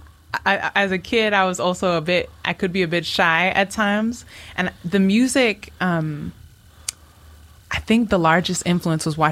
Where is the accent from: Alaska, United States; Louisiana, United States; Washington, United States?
Washington, United States; Seattle; also born or lived in Yokohama, Japan / Bay Area, United States; now in Philadelphia, United States; And I was born in Seattle, Washington, but I also grew up between Seattle and Yokohama, Japan. So Yokohama ni sumdeimashita. And I also lived in the Bay Area for a while after that. Now I live here in Philly